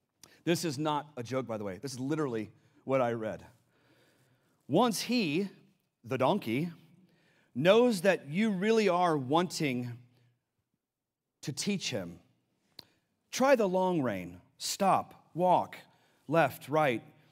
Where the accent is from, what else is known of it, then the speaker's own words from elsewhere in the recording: Richardson, Texas, United States; because I'm a city guy, I mean, I'm from Richardson, right?